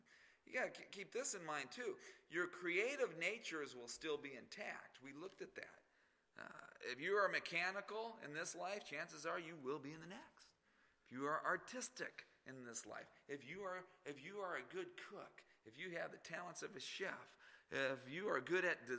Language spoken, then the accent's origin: English; Phoenix, Arizona, United States; Where I grew up in Phoenix, it's gotten a lot better.